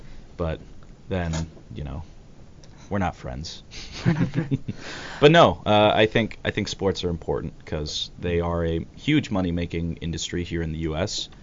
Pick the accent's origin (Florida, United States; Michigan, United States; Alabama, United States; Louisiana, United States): Florida, United States; Miami; The Dolphins. I grew up in Miami, so I have lots of loyalty for the Dolphins